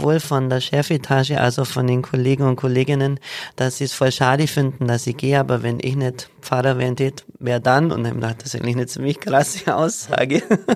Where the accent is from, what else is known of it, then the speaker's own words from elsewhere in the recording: Haarwangen, Bavaria, Germany; in meiner Heimat, ein Dorf, das heißt Haarwangen im Unterallgäu. Ich liebe es.